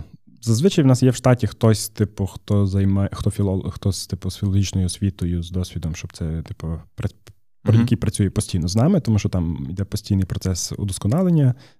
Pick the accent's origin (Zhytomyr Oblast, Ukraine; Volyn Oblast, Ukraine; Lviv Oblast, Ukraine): Lviv Oblast, Ukraine; Lviv; Ось, коли ми зі Львова, то це для нас кожен раз якась поїздка така, типу відрядження в Київ